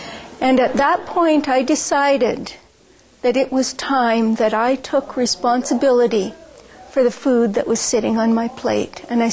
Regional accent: Canada; I'm Canadian.

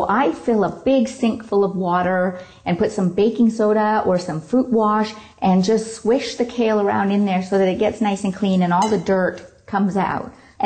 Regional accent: Toronto, Ontario, Canada; from Toronto, Canada.

